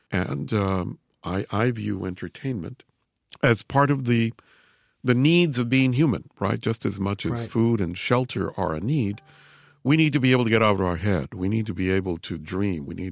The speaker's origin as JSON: {"language": "English", "town": "Los Angeles", "region": "California", "country": "United States", "tie": "born or raised there", "said": "I grew up in Boyle Heights, yes, the original suburb of Los Angeles. And there were three movie theaters within walking distance."}